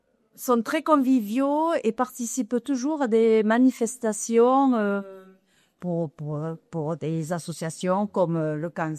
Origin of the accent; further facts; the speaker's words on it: Lourdes, Occitanie, France; Non, non, moi je suis originaire de Lourdes.